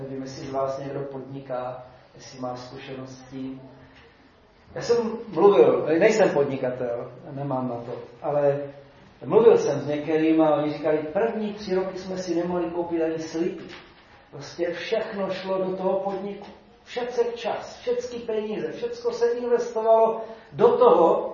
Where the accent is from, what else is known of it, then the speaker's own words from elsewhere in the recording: South Moravian Region, Czechia; tady u nás na Jižní Moravě